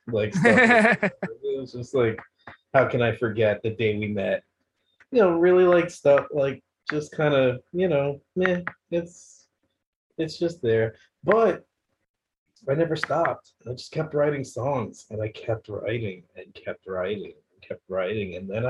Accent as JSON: {"language": "English", "town": "Bronx", "region": "New York", "country": "United States", "said": "hip-hop just naturally, we're from the Bronx, it's just ingrained in us"}